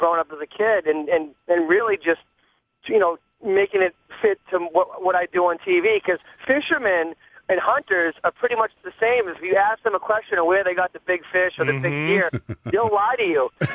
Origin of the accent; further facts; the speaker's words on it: Boston, Massachusetts, United States; And I grew up in Boston, Mass., and I grew up basically right out in the outskirts of the movie The Town, right where all that was based on.